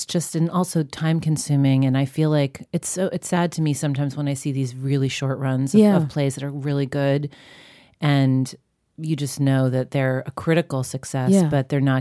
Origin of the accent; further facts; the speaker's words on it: New York, United States; you know, I grew up on Long Island.